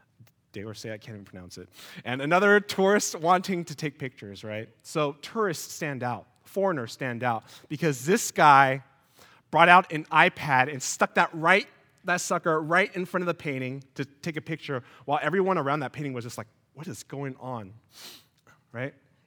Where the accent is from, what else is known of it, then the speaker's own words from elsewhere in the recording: United States; born there; I don't really travel that much, even as an American-born citizen.